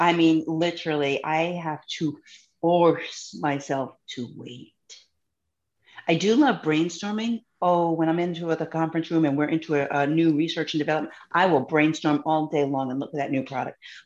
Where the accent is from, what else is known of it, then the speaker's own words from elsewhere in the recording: New England, United States; Again, I started off with, I'm an extrovert from New England.